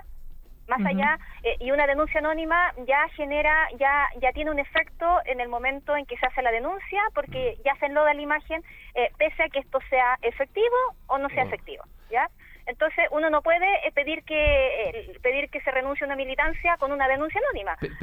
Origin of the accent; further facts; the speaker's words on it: Valdivia, Los Ríos, Chile; Yo soy de Valdivia, es mi casa de estudio en la Universidad Austral.